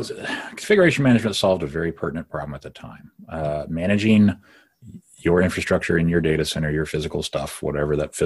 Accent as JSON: {"language": "English", "town": "Detroit", "region": "Michigan", "country": "United States", "said": "You know, I'm from the Detroit metro area."}